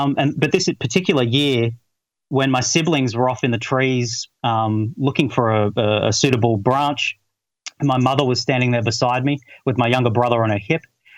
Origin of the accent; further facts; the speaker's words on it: Victoria, Australia; now in -; I'm 42 years old. I'm an Australian. I'm from the state of Victoria, from the Mornington Peninsula, which is south of Melbourne. And I've lived all my life in Victoria, lived up in the Dandenong Ranges there, east of Melbourne at one stage.